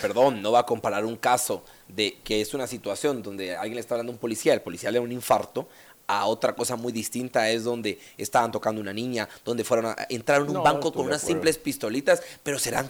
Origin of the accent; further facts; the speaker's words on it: Guatemala; La corrupción está metida en nuestra idiosincrasia como guatemaltecos.